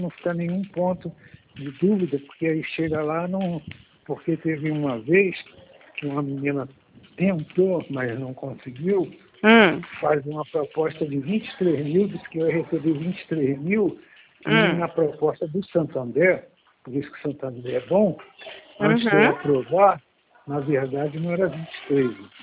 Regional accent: São Paulo, Brazil; Eu sou de São Paulo.

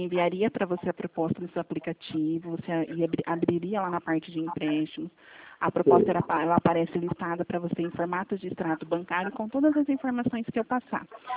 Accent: Presidente Prudente, São Paulo, Brazil

